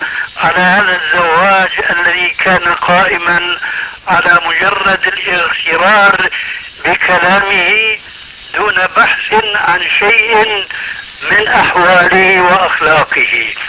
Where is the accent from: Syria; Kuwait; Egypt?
Syria; كما يقولون عندنا في سوريا